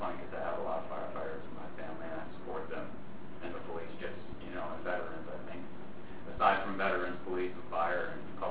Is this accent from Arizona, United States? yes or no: no; West Point, New York, United States; born there; My brother was born on a German air base, and then I was born in West Point.